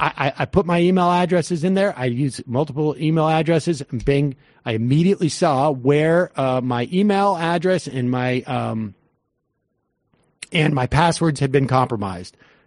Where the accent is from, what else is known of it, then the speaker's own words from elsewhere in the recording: New Bedford, Massachusetts, United States; I'm from Southern Massachusetts. And so that is, I was down near Bedford. Bedford, Mass, and we have a slightly different accent there.